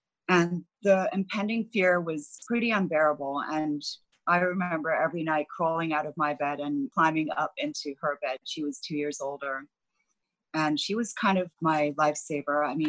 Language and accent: English; Beirut, Beirut Governorate, Lebanon; also born or lived in Hong Kong; as a child, we moved from Hong Kong to Beirut, Lebanon. And that was in 1974, and I was 8 years old.